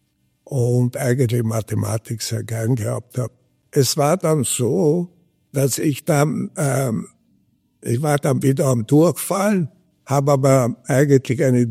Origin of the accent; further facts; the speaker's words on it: Hungary; dass ich als Ungar und als Pusterkind eigentlich doch ganz gut Skifahren erlernen durfte.